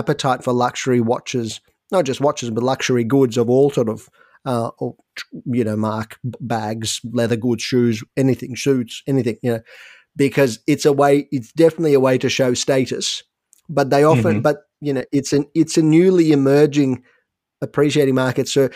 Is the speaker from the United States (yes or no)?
no; Ukraine; English is a second language; also born or lived in Soviet Union; I grew up in the Soviet Union, which doesn't really have watch culture to speak of at all. But it is now that I talk to friends in Russia now and Ukraine as well, which is where I'm from originally